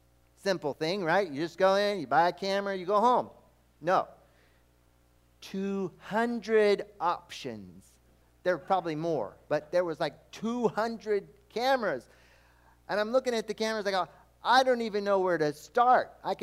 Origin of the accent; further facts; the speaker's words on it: Brazil; now in United States; I grew up in a poor country. I grew up in Brazil. It's a third world country. And we didn't have much. And I come to America